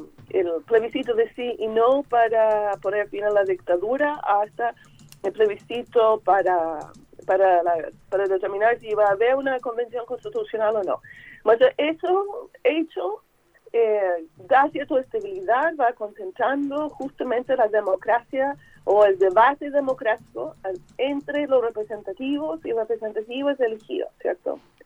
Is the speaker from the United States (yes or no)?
yes; United States; soy de Estados Unidos